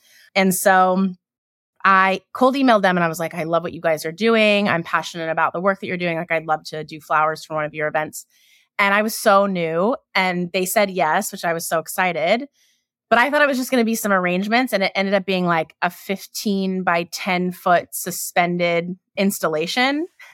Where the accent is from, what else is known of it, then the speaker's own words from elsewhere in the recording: California, United States; now in New York, United States; And I'm from Southern California. So when I was in music, everything was in LA. I moved to New York in 2011 now.